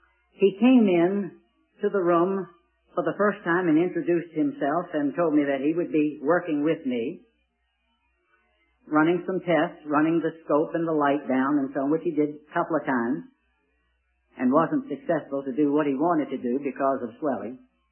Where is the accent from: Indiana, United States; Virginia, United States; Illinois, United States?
Virginia, United States; Richmond; I told him the latter part of 1954 in my hometown of Richmond, Virginia, at an assembly meeting like this, I heard the gospel.